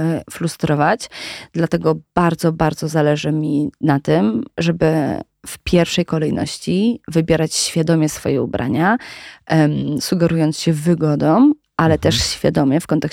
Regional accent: Połczyn-Zdrój, West Pomeranian Voivodeship, Poland; now in Warsaw, Poland; ja jestem z Połczyna Zdroju, maleńkiej miejscowości w województwie zachodniopomorskim.

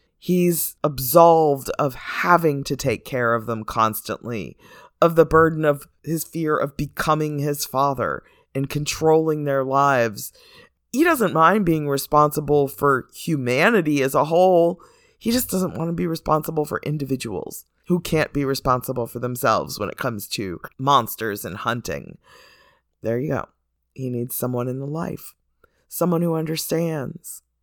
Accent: Florida, United States; moved away; So it's the sad reminder that yes, I was born and raised in Florida and luckily escaped there.

